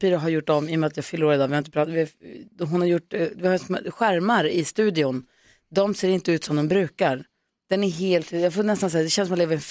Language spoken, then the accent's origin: Swedish; Småland, Sweden; born there; För att jag föddes i Småland.